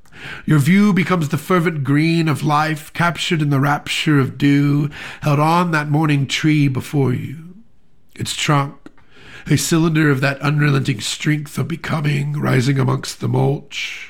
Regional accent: Alabama, United States; I'm from Alabama, so that one's kind of like a shout out to the South, and Shadow Lake is, I live by that lake.

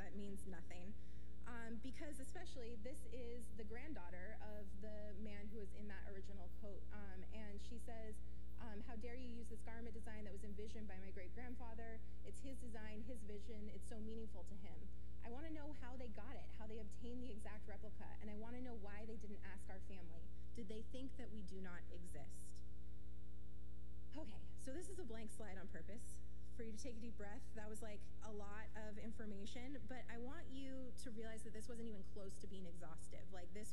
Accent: Ireland; But I'm Irish and we were oppressed

